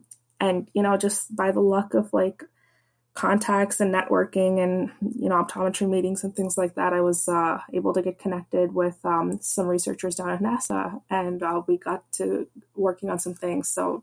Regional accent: Florida, United States; I'm from Florida, so I went to the Kennedy Space Center space camp and stuff.

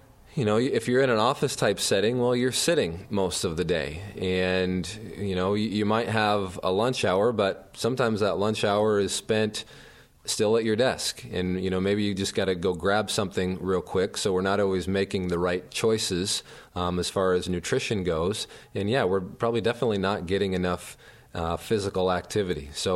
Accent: Pella, Iowa, United States; I am originally from Pella.

